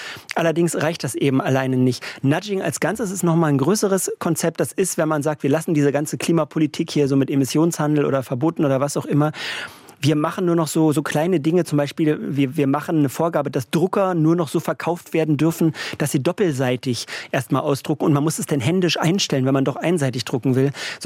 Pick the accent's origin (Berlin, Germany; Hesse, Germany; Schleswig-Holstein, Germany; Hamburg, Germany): Berlin, Germany; born there; now in Leipzig, Germany; Ich komme selber gebürtig aus Berlin, wohne seit 22 Jahren in Leipzig